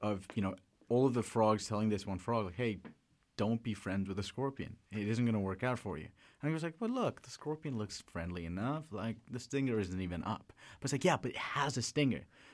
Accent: Bangalore, Karnataka, India; I was born and raised in South India. The city that I spent most of my life in growing up was the city of Bangalore, which is in the Indian state of Karnataka in South India. And the language that we speak there is Kannada.

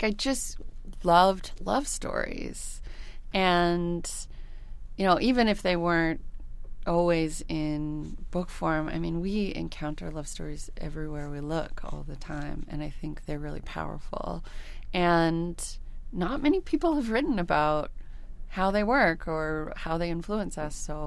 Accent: United States; I'm an American, so I've been watching all the political changes with legalizing gay marriage in the States right now

